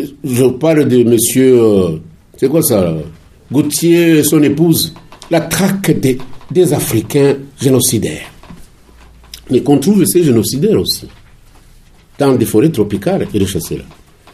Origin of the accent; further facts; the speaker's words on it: Rwanda; Moi, je suis Rwandais et je pense Rwandais, franchement.